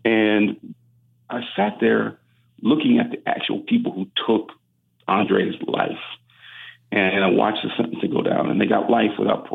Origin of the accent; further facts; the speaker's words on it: Cleveland, Ohio, United States; And we're from Cleveland.